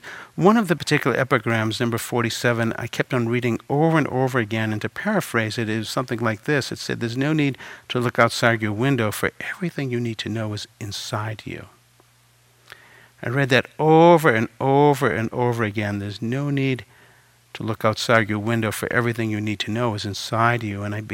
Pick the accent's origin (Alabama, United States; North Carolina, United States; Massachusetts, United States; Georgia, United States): Massachusetts, United States; growing up outside of the Boston area, my family loved to go to Chinese restaurants, and I loved Chinese food.